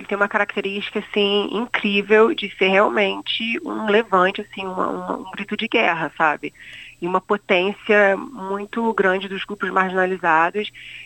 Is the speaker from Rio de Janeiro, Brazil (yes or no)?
yes; Petrópolis, Rio de Janeiro, Brazil; quando eu fui ficar na casa dos meus pais, que é no centro de Petrópolis, que eu sou de Petrópolis